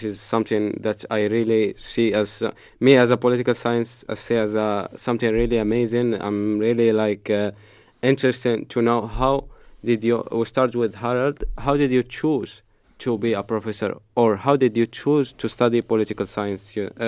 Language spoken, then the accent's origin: English; Morocco; moved away as an adult; now in Spain; I came here to study from Morocco. I came to Spain and the experience was really amazing.